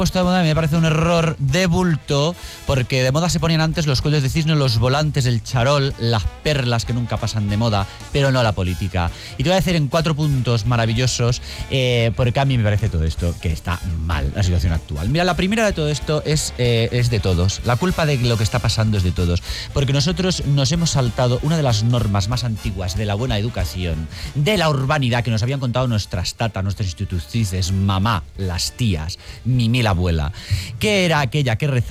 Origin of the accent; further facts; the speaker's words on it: Catalonia, Spain; Yo que aparte soy catalana